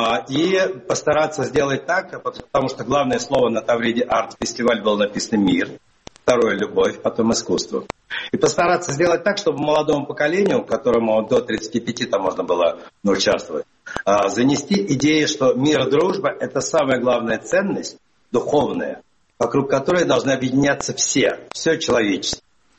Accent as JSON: {"language": "Russian", "country": "Kazakhstan", "tie": "born there", "said": "как я в Казахстан по-российскому летаю, там, где я родился, в Казахстане."}